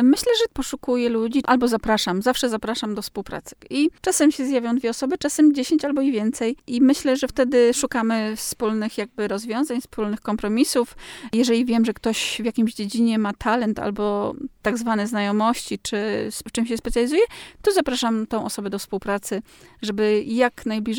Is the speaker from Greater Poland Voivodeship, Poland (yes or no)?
no; Olsztyn, Warmian-Masurian Voivodeship, Poland; Jestem rodowitą olsztynianką, urodziłam się w Olsztynie i zamiłowanie do Warmii, do regionu tutaj naszego, no jakby tak wyssałam z mlekiem matki, mimo że moja mama pochodzi z Kieleckiego